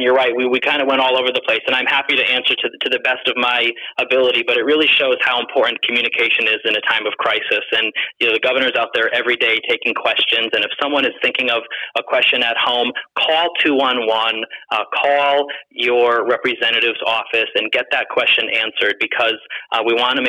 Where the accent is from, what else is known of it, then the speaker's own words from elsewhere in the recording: Shelton, Connecticut, United States; And in Shelton, obviously that's personal for me as I'm from Shelton.